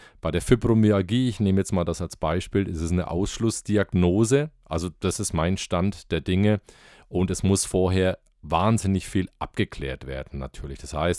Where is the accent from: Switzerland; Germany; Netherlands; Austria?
Germany; Bamberg, Bavaria; accent: Franconian; now in Bayreuth, Germany; ich komme aus Oberfranken, aus Bamberg, lebe mittlerweile in Bayreuth. Und ich denke, ich habe jetzt für den Podcast, habe ich mir mal vorgenommen, den fränkischen Dialekt nicht zu verstecken.